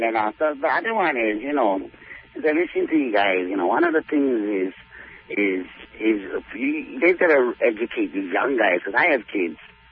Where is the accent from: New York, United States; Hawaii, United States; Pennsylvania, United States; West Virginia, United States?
Hawaii, United States; Kapahi; And I'm from Kapahi. I'm from Kauai.